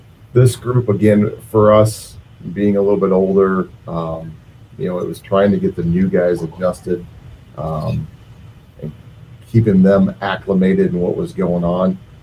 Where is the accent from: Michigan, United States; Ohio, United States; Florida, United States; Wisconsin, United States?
Wisconsin, United States; It's growing up in Southwest Wisconsin, you've got to be. Growing up in Wisconsin, you've got to be a deer hunter.